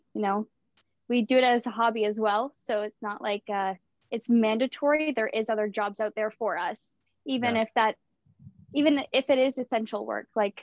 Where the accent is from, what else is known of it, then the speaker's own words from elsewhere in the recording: Bracebridge, Ontario, Canada; I am 20 years old. I am from Bracebridge, Ontario, which is also known as Muskoka District. I was born and raised here, lived here pretty much all my life, other than for a couple months off and on during high school